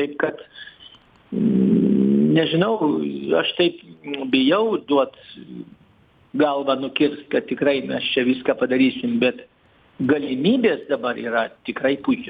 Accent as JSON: {"language": "Lithuanian", "town": "Kaunas", "region": "Kaunas County", "country": "Lithuania", "said": "Čia yra, pavyzdžiui, mes kauniečiai per fizikus"}